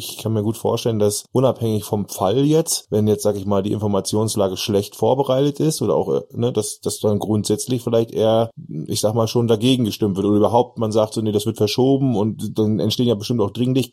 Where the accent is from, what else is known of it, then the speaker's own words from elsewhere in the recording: Northern Germany, Germany; als Norddeutscher